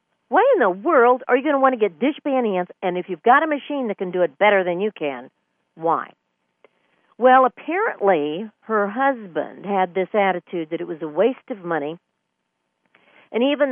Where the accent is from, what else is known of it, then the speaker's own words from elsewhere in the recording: California, United States; I was born and raised here, and cold in California is a heat wave for us up here.